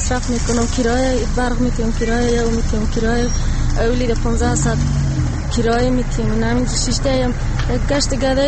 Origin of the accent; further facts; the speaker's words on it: Afghanistan; ولایت غور.